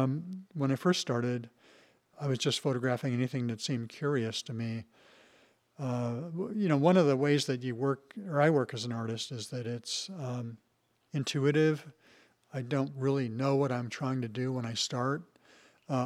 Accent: Idaho, United States; moved away as an adult; I came from Idaho, and it was February, and the first thing I noticed was it was nice and warm

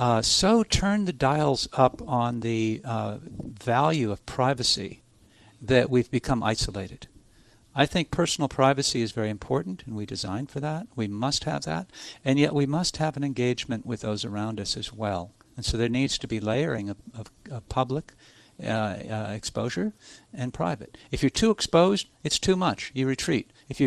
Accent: Minnesota, United States; And I think in this climate and the climate that I grew up in Minnesota, you know, we want the cars closer to our house.

